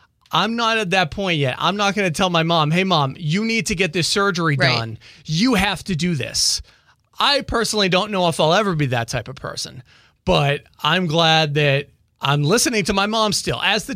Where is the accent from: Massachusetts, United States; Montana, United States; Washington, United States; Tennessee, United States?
Massachusetts, United States; Boston; since I'm from the Boston area, my hometown team